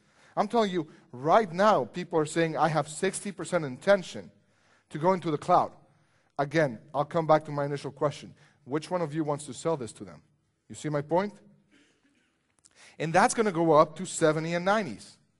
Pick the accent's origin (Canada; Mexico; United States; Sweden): Mexico; I'm from Mexico, by the way, so I'll give you one small saying.